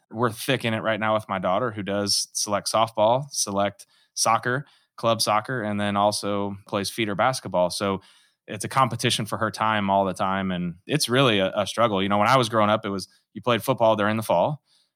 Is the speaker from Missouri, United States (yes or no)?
yes; St. Louis, Missouri, United States; Yeah, so I grew up right here in St. Louis. I grew up in Hazelwood. I went to Hazelwood West High School